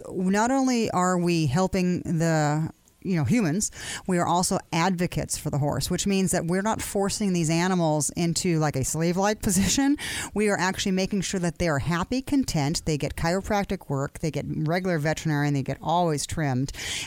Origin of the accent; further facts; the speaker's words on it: California, United States; now in Minnesota, United States; because I'm from the West Coast. You and I both, you know, California natives.